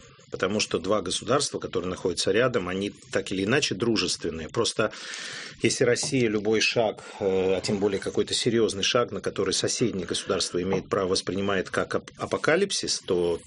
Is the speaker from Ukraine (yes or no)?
yes; Ukraine; все знают, я с Украины